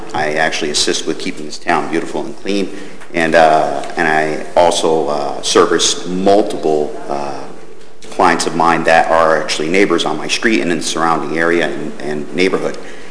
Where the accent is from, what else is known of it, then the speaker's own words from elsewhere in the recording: Connecticut, United States; I'm not from the South. I'm from Connecticut and proud of it.